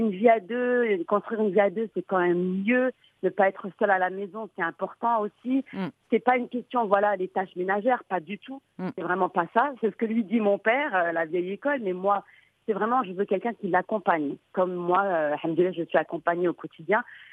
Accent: France; also born or lived in Morocco; Ben, moi, en fait, je suis née et j'ai grandi en France.

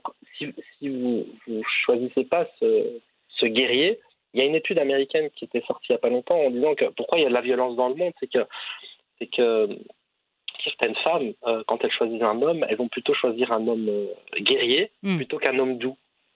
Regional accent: Belgium; born there; je suis né en Belgique, j'ai eu une éducation à l'école laïque et j'ai eu une éducation traditionnelle islamique à la maison, moderne, mais traditionnelle quand même.

